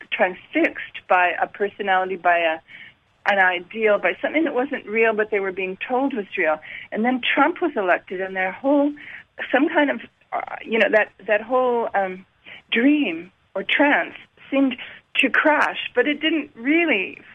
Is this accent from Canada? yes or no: yes; Montreal, Quebec, Canada; now in Kamloops, Canada; I'm from Montreal, but I can't really go back there.